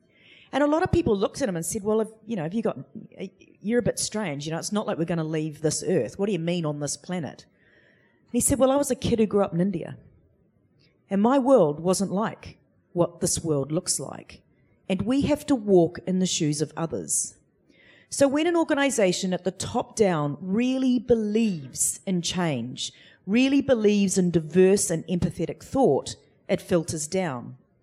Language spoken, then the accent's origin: English; Gisborne, New Zealand; now in Auckland, New Zealand; when I grew up in Gisborne and left my whānau and came to Auckland